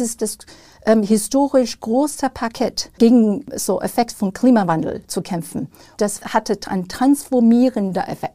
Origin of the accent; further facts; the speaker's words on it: Taiwan; weil ich bin in Taiwan aufgewachsen.